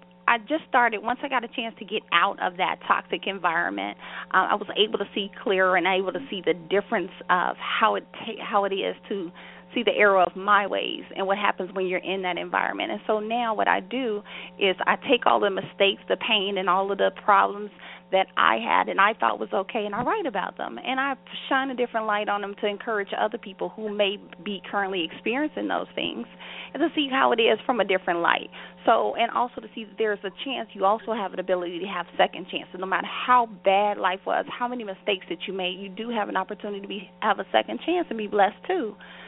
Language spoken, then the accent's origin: English; Chicago, Illinois, United States; Well, initially, I'm born and raised on Chicago's South Side in the Inglewood area.